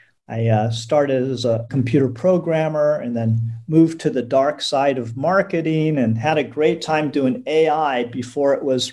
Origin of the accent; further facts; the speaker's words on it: Ann Arbor, Michigan, United States; born there; Yeah, I was born in Ann Arbor, Michigan, and I moved every 2 or 3 years from that age to, you know, when I was a teenager. I'm what's known as a university brat.